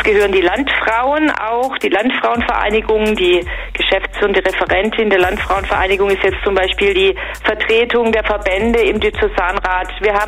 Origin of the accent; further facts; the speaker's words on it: Stuttgart, Baden-Württemberg, Germany; ich bin aus Stuttgart, bin in Stuttgart groß geworden